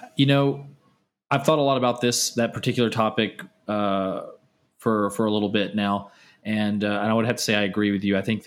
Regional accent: Mississippi, United States; I mean, my home state is Mississippi

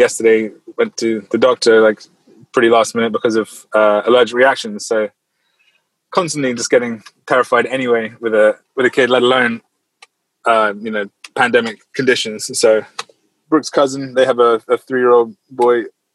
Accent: London, United Kingdom; moved away as an adult; also born or lived in Lafayette / New Orleans; now in Destin, United States; I'm from London, England, but I've been living in the States since 2013. I originally moved to Lafayette, Louisiana, and then to New Orleans, and then to Destin, Florida, and then we moved back to New Orleans. Now we're back to Destin

